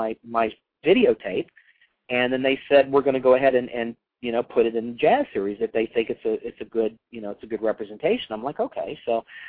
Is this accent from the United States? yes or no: yes; Roanoke, Virginia, United States; I grew up right outside of Roanoke, Virginia.